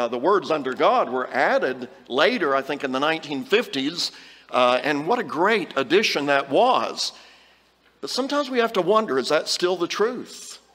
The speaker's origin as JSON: {"language": "English", "country": "United States", "said": "I'm an American. I'm happy to be just an American."}